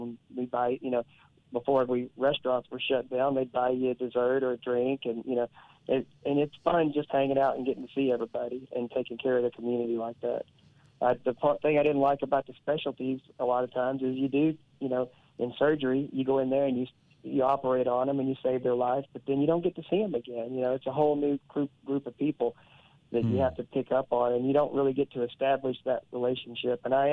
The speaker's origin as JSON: {"language": "English", "town": "Garland", "region": "Texas", "country": "United States", "tie": "born or raised there", "said": "And I grew up here in Garland, so I've been pretty much in Garland my whole life. So I also was grown up in this small town here."}